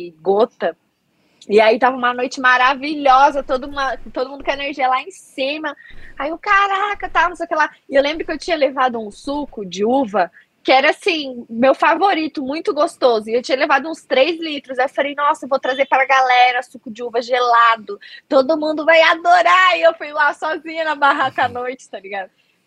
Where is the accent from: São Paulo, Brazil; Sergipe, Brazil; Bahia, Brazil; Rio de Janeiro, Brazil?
Bahia, Brazil; Eu fui criada caiçara, né? Tipo assim... Sou baiana, mas sou criada caiçara.